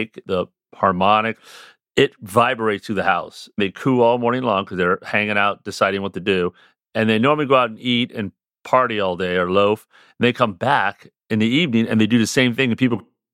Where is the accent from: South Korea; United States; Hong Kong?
United States; Louisiana; I'm from Louisiana originally, so I visit my cousin down there, and they kind of laugh that I do bird stuff because where I'm from, they just shoot them.